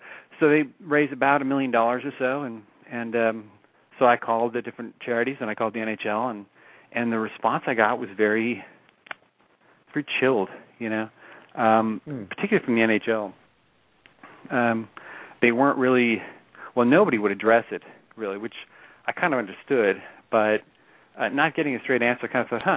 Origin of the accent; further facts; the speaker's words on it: Austin, Texas, United States; I'm from Austin, and there's actually quite a bit of hockey here nowadays.